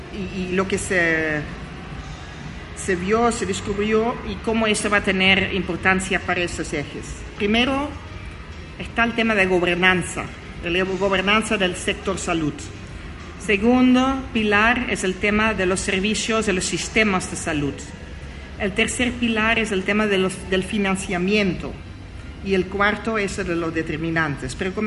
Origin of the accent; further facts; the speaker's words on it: Netherlands; accent: Dutch; Spanish is a second language; además mi acento bonito holandés no ayuda